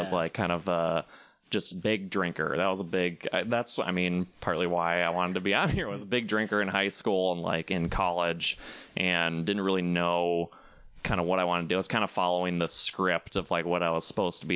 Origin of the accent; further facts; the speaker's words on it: Duluth, Minnesota, United States; Well, yeah, like you said, I'm from Duluth, Minnesota originally.